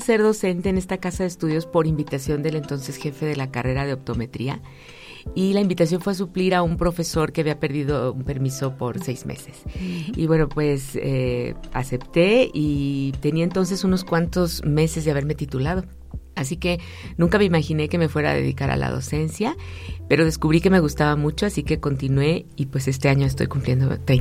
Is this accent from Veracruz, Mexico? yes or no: no; Aguascalientes, Mexico; also born or lived in Chicago; por azares del destino no nací en Aguascalientes, nací en Estados Unidos, en la ciudad de Chicago, aunque toda mi formación académica ha sido en Aguascalientes, siempre.